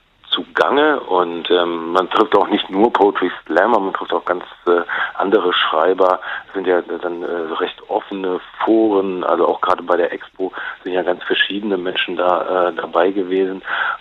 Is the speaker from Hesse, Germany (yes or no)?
yes; Frankfurt am Main, Hesse, Germany; born or raised there